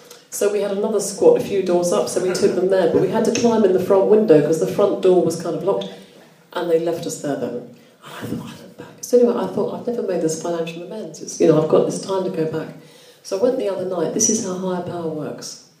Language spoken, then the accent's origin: English; Bishop's Stortford, East of England, United Kingdom; I'm 52, I'm middle-aged, I grew up in Bishop Stortford